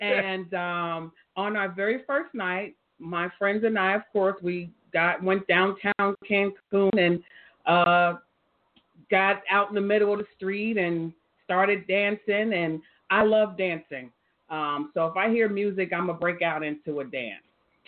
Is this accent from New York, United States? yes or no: no; New Jersey, United States; I am from New Jersey.